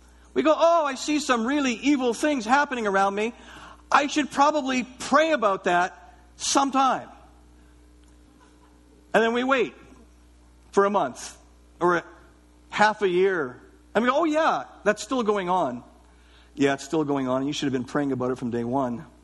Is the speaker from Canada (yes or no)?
yes; Canada; We're Canadian.